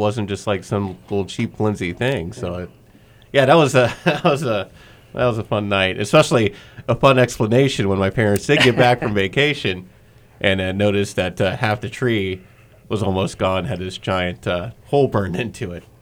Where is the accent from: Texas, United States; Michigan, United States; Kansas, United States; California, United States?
Kansas, United States; Winfield; I know growing up in Winfield, Kansas, where I'm from, they would never allow fireworks in the city